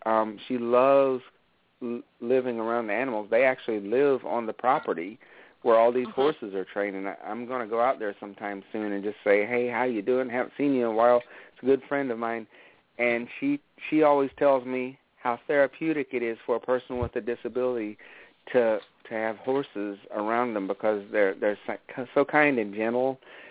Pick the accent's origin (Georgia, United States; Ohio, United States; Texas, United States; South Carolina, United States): South Carolina, United States; Aiken; because I'm from Aiken, South Carolina, and it's a thoroughbred country.